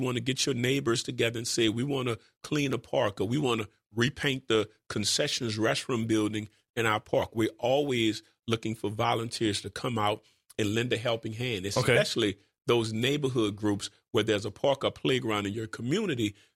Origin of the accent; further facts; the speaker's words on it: New Orleans, Louisiana, United States; Growing up in New Orleans, you had your middle school, your junior high schools